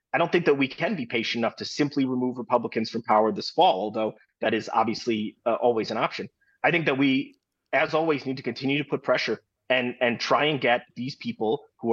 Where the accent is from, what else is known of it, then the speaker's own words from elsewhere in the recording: Wisconsin, United States; We're all from Wisconsin. We all, you know, root for the Packers.